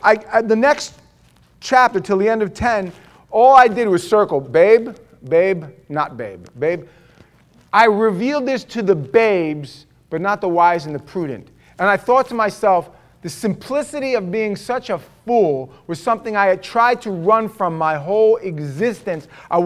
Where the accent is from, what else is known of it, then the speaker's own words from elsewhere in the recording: New York, United States; You remember being a kid, I grew up in New York, you know, and we hung out at the local schoolyard.